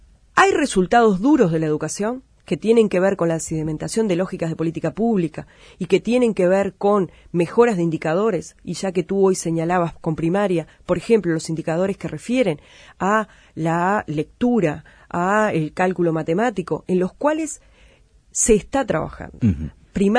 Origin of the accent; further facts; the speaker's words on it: Tacuarembó, Uruguay; De hecho, yo soy de Tacuarembó, y mi familia es de Tacuarembó, y vine al sur porque acá era donde se podía estudiar.